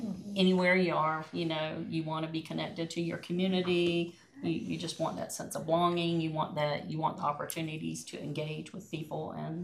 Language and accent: English; Georgia, United States; now in Utah, United States; it's strongly apparent that I'm not a native Utahan. I'm from Georgia. I've lived here for 2 years